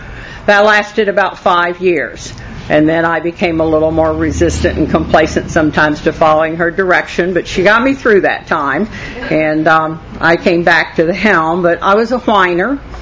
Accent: Florida, United States; born there; also born or lived in Ohio; I was born in Brevard County and have a lot of history in that area, but I didn't really do my drinking there.

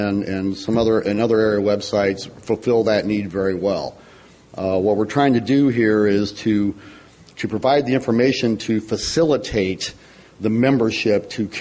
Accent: Mesa, Arizona, United States; alcoholic. I'm from Mesa, Arizona.

